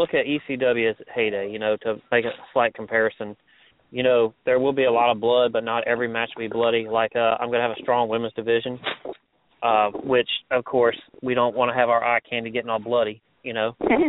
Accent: Macon, Georgia, United States; I'm a Macon Knight myself. Grew up and born and bred in Macon, Georgia.

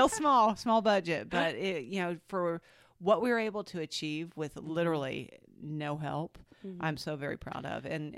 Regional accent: Georgia, United States; Like it wasn't the community theater I grew up with in Georgia at all.

